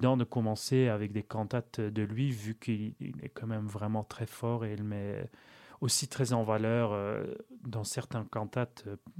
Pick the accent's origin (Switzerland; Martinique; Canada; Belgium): Belgium; Flanders; pour moi, vu que je suis flamand aussi.